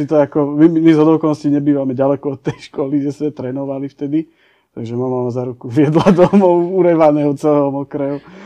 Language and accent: Slovak; Lednické Rovne, Trenčín Region, Slovakia; A v tej dobe, keď ja som bol malý, tak naši mali v základnej škole u nás na Lednických rovniach kružok plameňa